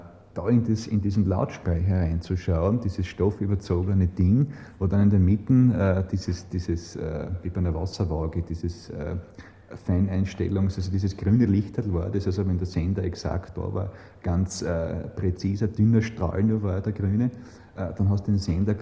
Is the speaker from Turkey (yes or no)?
no; Austria; vor dem Gesetz als Österreicher im Ausland habe ich müssen als bildender Künstler offiziell auftreten